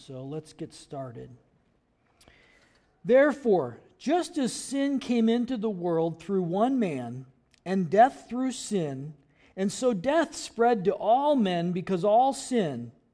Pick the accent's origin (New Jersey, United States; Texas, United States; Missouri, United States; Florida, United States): Missouri, United States; St. Louis; Patty and I grew up in the St. Louis area. The Mississippi comes through there.